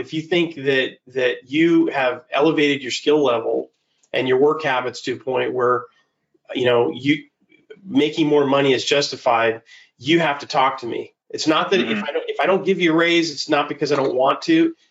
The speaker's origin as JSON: {"language": "English", "region": "California", "country": "United States", "said": "They did this back probably about a decade ago when, because I'm from the Bay Area originally."}